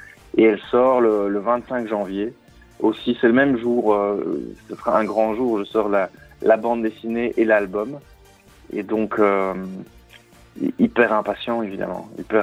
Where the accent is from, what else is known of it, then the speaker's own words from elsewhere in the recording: Brussels, Belgium; now in Charleroi, Belgium; Moi, je suis né à Anderlecht. Et j'ai vécu toute ma vie à Bruxelles.